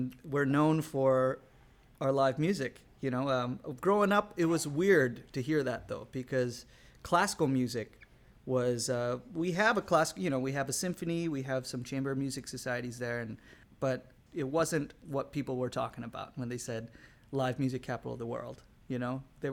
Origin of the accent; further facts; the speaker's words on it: Austin, Texas, United States; I grew up in Austin, Texas. You know, a lot of my friends are that cowboy hat.